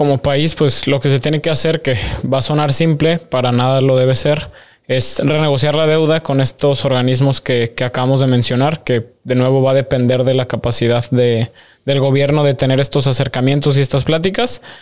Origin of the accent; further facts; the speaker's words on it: Mexico; como mexicanos y en sí como personas nos quejamos